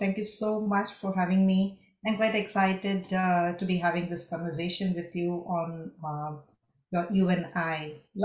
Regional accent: Madurai, Tamil Nadu, India; first language Tamil; English is a second language; now in Chennai, India; because in Tamil Nadu, in growing up in Madurai, we were very comfortable talking in our mother tongue, Tamil, and moving to Chennai, and it was not very easy.

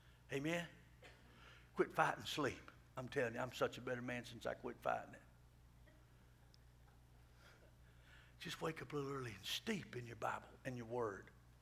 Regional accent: Rockmart, Georgia, United States; I can say that because I'm from Rockmart.

